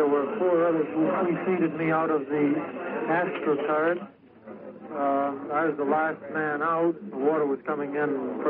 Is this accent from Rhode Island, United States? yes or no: yes; East Providence, Rhode Island, United States; Providence, Rhode Island. East Providence, that is.